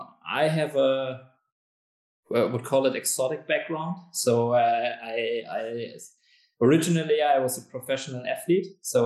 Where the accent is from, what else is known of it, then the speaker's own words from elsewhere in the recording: Bavaria, Germany; English is a second language; When I was a kid, I tried in Germany, obviously, and I'm from Bavaria.